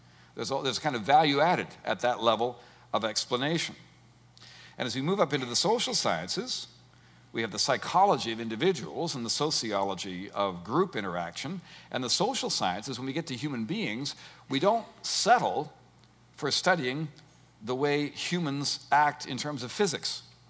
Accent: Canada; And because I'm a Canadian, I have to include some French.

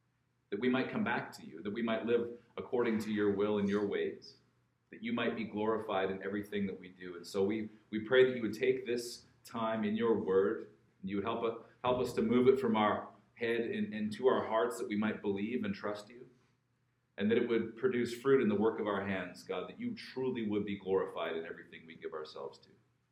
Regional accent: Alberta, Canada; now in Vancouver, Canada; I grew up in Alberta. I live in the city of Vancouver.

